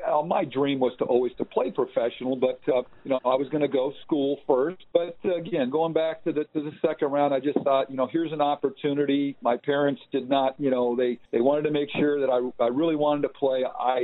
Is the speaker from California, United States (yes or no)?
yes; San Diego, California, United States; Obviously, I grew up out here in San Diego.